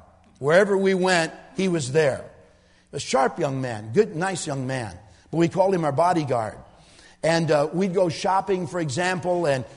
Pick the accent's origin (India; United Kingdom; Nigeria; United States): United Kingdom; England; I can't even talk to him because, you know, I'm English and he's Tamil